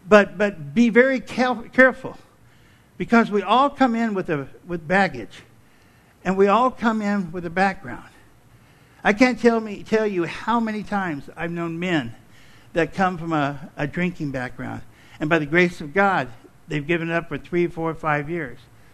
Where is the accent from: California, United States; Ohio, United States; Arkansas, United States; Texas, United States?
Arkansas, United States; born there; they lived in Arkansas. I'm not proud of that, but they lived in Arkansas. I was born in Arkansas.